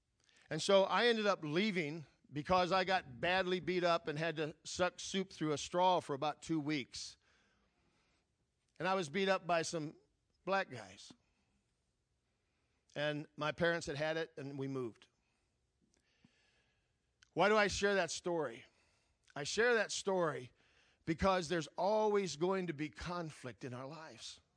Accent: Gary, Indiana, United States; I grew up in Gary, Indiana. And when I grew up in Gary, Indiana, I saw a lot of changes happen in Gary, Indiana.

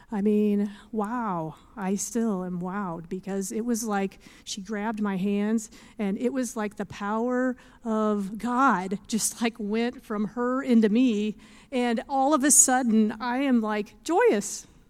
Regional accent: Iowa, United States; I grew up in Iowa, little Mennonite, next to the Amish.

